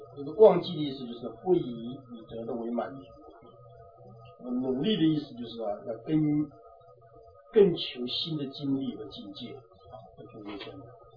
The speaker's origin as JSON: {"language": "Chinese", "country": "China", "moved": "yes", "said": "我们像我们中国人呢，从中国到了这个海外来了啊"}